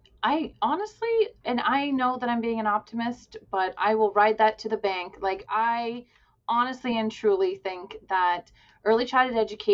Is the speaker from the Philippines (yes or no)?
no; Canada; And I'm very grateful that as a Canadian, I can bring that to my Canadian audience